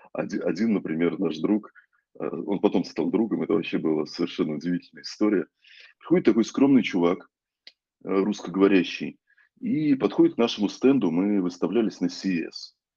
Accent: Nizhny Novgorod, Nizhny Novgorod Oblast, Russia; я сам из Нижнего Новгорода базово

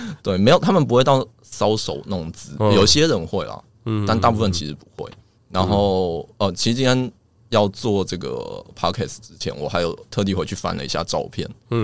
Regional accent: Taiwan; 我们都台湾人嘛，所以我们其实从小都是看日本的 AV 长大的。

